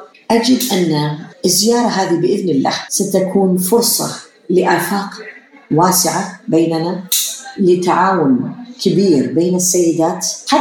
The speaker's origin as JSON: {"language": "Arabic", "country": "United Arab Emirates", "said": "إحنا كشعب إماراتي"}